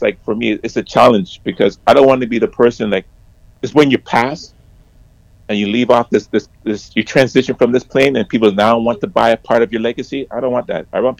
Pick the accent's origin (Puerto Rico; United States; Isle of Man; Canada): Canada; Toronto, Ontario; we're from Toronto